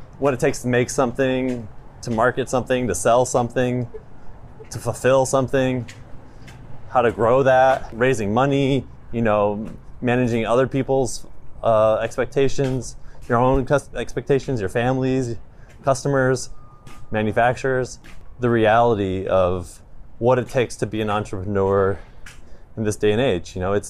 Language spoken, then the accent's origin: English; Fort Wayne, Indiana, United States; born there; Okay, so I was born in Fort Wayne, Indiana